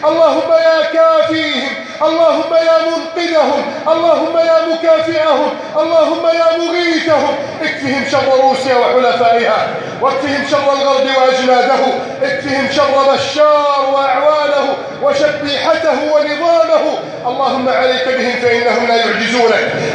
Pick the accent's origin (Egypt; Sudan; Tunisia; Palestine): Egypt; اللهم اجمع شمل المسلمين في بلدي مصر،